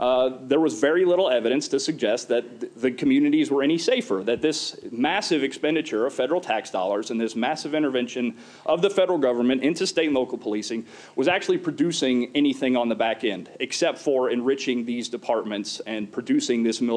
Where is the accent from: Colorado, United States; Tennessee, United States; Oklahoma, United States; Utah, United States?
Oklahoma, United States; Retired Senator Tom Coburn from my home state of Oklahoma put out a report in 2012